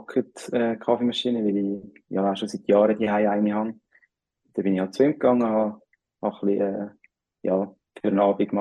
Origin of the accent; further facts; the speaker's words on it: Switzerland; Und ich glaube, da sind wir Schweizer schon recht weit.